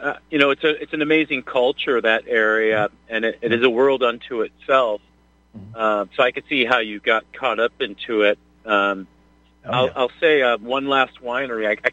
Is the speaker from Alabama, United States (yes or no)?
no; Detroit, Michigan, United States; I grew up in Detroit, and I worked at some 4 and 5 star restaurants